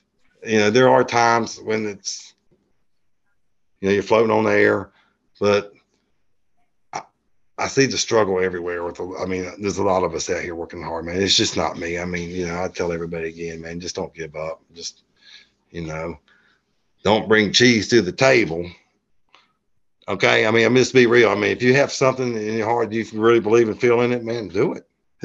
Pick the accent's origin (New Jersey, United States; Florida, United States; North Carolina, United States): North Carolina, United States; You know, I'm pretty simple from North Carolina. I haven't really traveled much in my life.